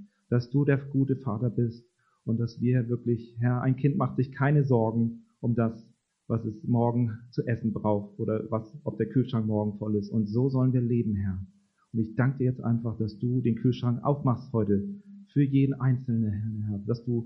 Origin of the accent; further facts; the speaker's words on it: Baden-Württemberg, Germany; Wir stehen hier als Badenser, ne? Als Badener.